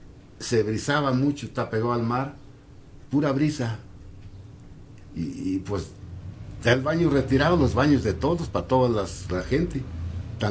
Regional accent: Valle de Santiago, Guanajuato, Mexico; Dije, soy del Valle de Santiago.

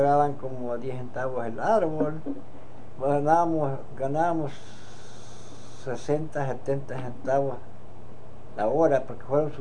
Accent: Nácori Chico, Sonora, Mexico; also born or lived in Sahuaripa; Allá en el pueblo donde me crié, porque yo nací en Saguaripa, pero me crié por Nácuri Chico. Y allá en Nácuri Chico conocí a mi esposa.

